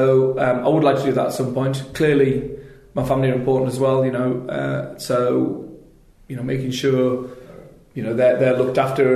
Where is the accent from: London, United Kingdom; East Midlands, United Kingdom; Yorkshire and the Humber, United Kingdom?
Yorkshire and the Humber, United Kingdom; I'm from Yorkshire, which is a very similar demographic in that you've got Leeds, which is the city centre, the city, and Yorkshire's the county